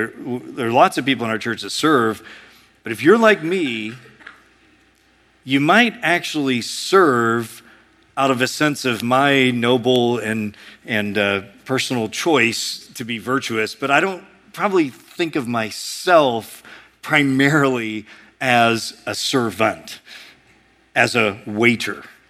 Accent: United States; But as an American, I tasted a little bit of what it would mean to be a servant to someone good.

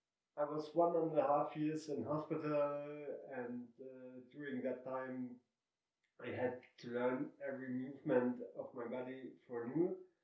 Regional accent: Germany; In English, you would pronounce it … I'm from Germany. I'm visiting here Cuenca in Ecuador for a few days.

